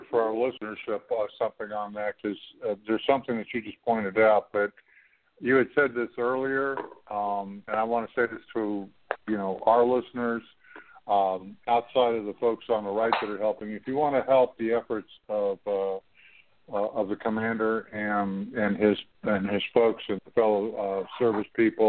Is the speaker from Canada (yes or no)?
yes; Canada; not just for your country, of which I'm a Canadian, I'll note